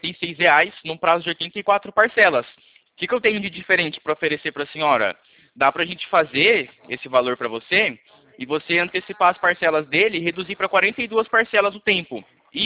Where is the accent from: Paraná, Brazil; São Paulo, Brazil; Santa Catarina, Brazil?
São Paulo, Brazil; Eu sou de São Paulo. Meu escritório fica aqui em Itu.